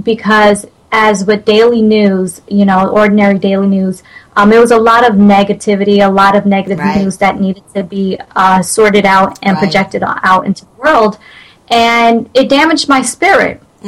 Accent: New Jersey, United States; also born or lived in Trinidad and Tobago; Then I moved with my family to New Jersey, which is where I grew up. Mm-hmm. And I've been in Atlanta, Georgia for the past 4 years. And so, but I'm primarily, I call myself a Jersey girl.

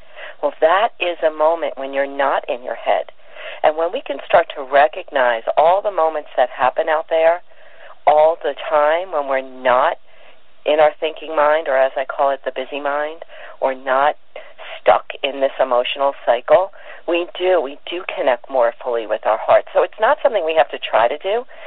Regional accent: Brooklyn, New York, United States; I grew up in Brooklyn, in New York, and I remember sitting on subways with my mom

